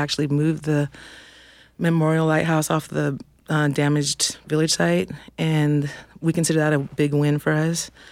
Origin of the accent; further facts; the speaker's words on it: California, United States; I come from the villages of Wasek and Wetspoos out of the Yurok tribe, and I'm also enrolled Talwa Dayni.